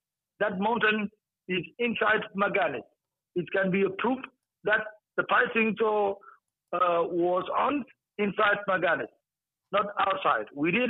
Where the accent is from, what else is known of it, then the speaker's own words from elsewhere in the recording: South Sudan; Then we need to sit down as the South Sudanese people.